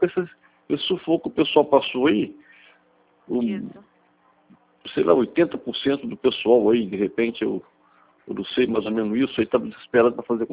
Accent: Campos, Rio de Janeiro, Brazil; born there; Aí como eu nasci em Campos, eu trabalhei lá 4 anos e meio

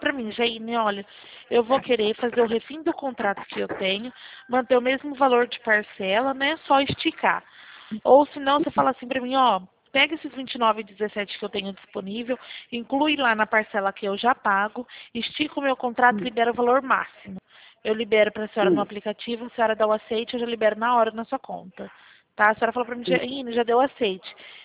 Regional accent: Araçatuba, São Paulo, Brazil; como eu sou de Araçatuba, né? Fico perto da agência. Meu escritório fica perto da agência.

